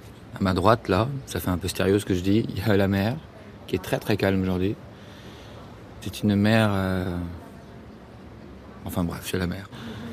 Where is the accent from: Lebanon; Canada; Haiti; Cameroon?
Lebanon; Beirut, Beirut Governorate; moved away as an adult; now in Paris, France; Même si je suis pas né ici, mais j'ai quitté Beyrouth à un moment donné pour soi-disant faire mes études, continuer mes études à Paris.